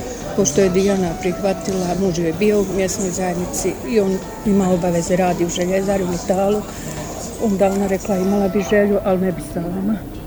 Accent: Kovanići, Federation of Bosnia and Herzegovina, Bosnia & Herzegovina; dolazim iz Kovanića, mjesne zajednice Kovanići, opština Zenica.

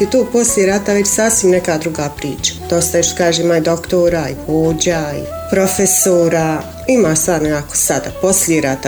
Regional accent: Zenica, Zenica-Doboj Canton, Bosnia & Herzegovina; also born or lived in Bihać; Tu smo živjeli 9-10 godina, tako da smo odselili u Bihać 10 godina. Iz Bihaća smo se vratili 2010. u Zenici, tu smo.

